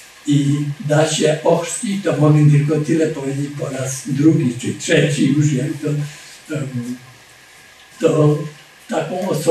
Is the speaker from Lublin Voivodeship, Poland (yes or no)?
no; Cieszyn, Silesian Voivodeship, Poland; bo ja jestem z Cieszyna, koło Cieszyna jest taka miejscowość Bażanowice